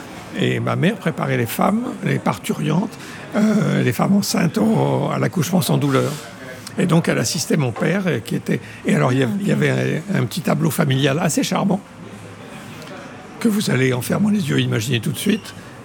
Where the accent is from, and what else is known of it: Tours, Centre-Val de Loire, France; born or raised there; also born or lived in Paris